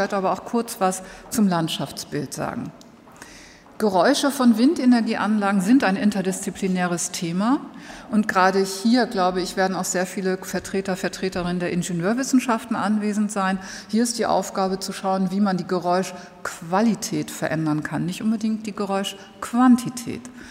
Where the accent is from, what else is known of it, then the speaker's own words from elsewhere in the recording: Northern Germany, Germany; ich bin Norddeutscher, das lässt sich nicht vermeiden, aber ich bin des Österreichischen mächtig. Ich habe nämlich hier ein Jahr studiert und ich habe sogar das Oberösterreichisch verstanden.